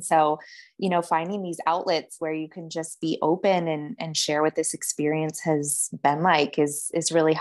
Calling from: Missoula, Montana, United States; I'm joining from Missoula, Montana.

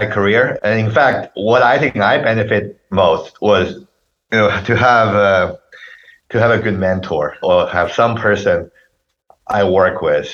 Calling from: Milpitas, California, United States; I'm in California, Milpitas, California.

